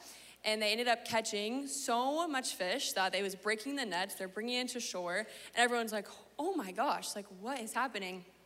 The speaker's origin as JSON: {"language": "English", "town": "Austin", "region": "Texas", "country": "United States", "tie": "born or raised there", "lives_now": "California, United States", "said": "I am originally from Austin, Texas. I was born and raised in the South, which is very different than California, as you can imagine."}